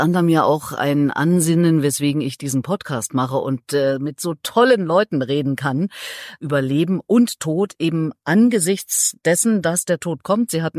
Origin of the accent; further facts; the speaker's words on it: Erfurt, Thuringia, Germany; now in Berlin, Germany; meine Thüringer Heimat. Ich komme aus Erfurt.